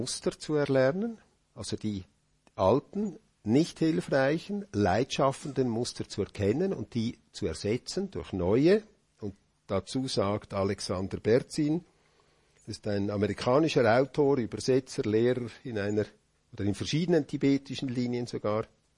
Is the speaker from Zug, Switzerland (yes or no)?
yes; Zug, Switzerland; wo ich aufgewachsen bin, da war mal am Regierungsgebäude in Zug eine große Mauer